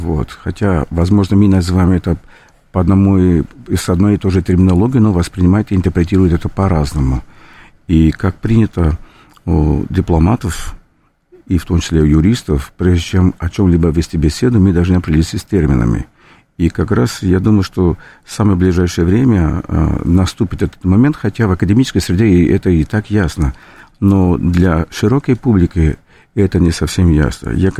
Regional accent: Rio de Janeiro, Brazil; Russian is a second language; moved away; я хотя и из Бразилии, из города Рио-де-Жанейро, но небольшой любитель футбола

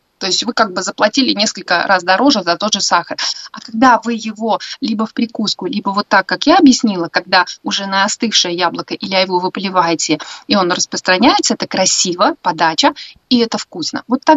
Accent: Tashkent, Uzbekistan; Я, например, выросла на этом в Ташкенте.

